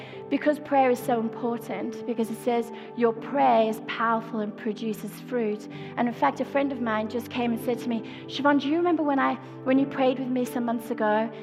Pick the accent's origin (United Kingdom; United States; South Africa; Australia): South Africa; I say this as someone who was born and brought up in South Africa